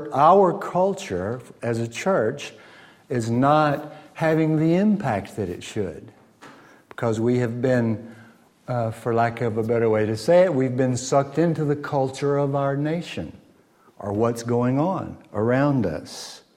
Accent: United States; I'm an American. I'm still learning. There's a big difference between American culture and British culture.

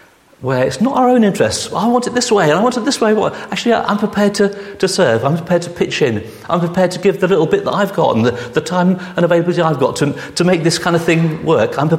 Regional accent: East of England, United Kingdom; I in my teenage years, I grew up in Norfolk.

